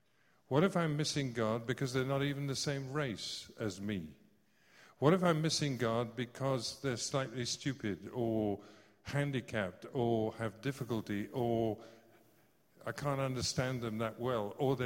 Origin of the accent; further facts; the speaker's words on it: Scotland, United Kingdom; born there; But I may take out a Scottish passport because I was born in Scotland.